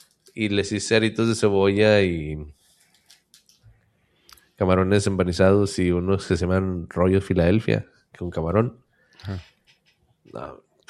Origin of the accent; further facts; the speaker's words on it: Culiacán, Sinaloa, Mexico; Y entonces ya pues me brinqué a Culiacán. Dije, pues aquí, si aquí no me quieren, dije, en mi tierra me toleran.